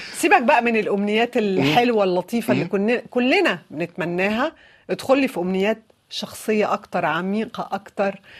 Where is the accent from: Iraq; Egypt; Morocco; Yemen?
Morocco; على خطر انا مغربية